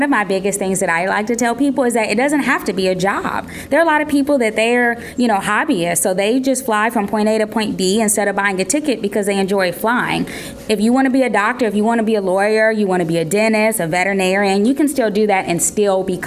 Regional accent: Cincinnati, Ohio, United States; I'm born and raised in Cincinnati, Ohio, and I knew that I would be able to come back home and get a good job.

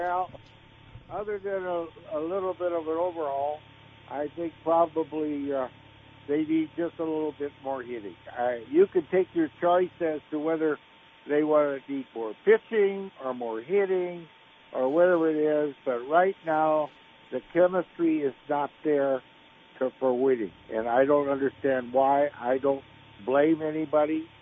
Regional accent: White City, Illinois, United States; Well, keep in mind, I was from White City, and in that era, you didn't know many people from Mount Olive.

